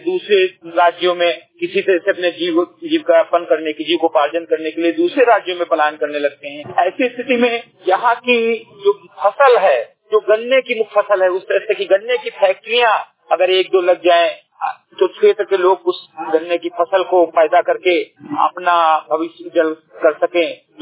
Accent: Mihinpurwa, Uttar Pradesh, India; ग्राम सभा से मेरी विकास खंड मेनपुरा जनपद बहराइच का मूल निवासी हूँ

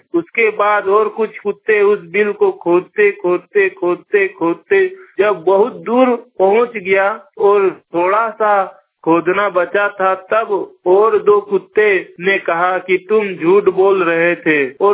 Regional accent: Dhanbad, Jharkhand, India; और मैं जिला धनबाद राज्य झारखंड का रहने वाला हूँ।

